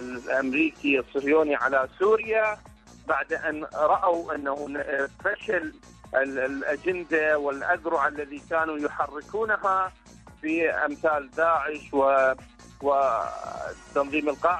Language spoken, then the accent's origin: Arabic; Iraq; من العراق.